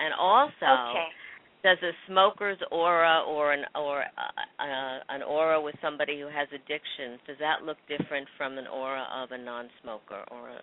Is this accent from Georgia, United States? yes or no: no; New Jersey, United States; You're going to be in New Jersey, which is my hometown, Tuesday, October 25th.